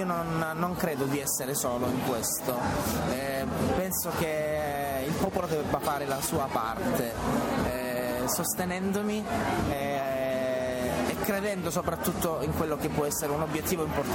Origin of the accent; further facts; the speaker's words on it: Marina di Gioiosa Ionica, Calabria, Italy; l'entroterra del mio paese, di Mariana di Gioia Ionica